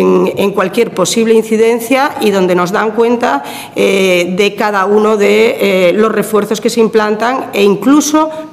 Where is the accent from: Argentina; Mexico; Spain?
Spain; Galicia; yo soy gallega